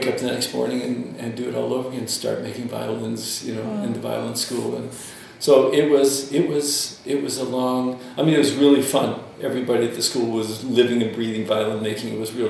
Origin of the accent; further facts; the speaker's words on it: Utah, United States; I started the violin, I guess, when I was in the sixth grade. I grew up in Utah.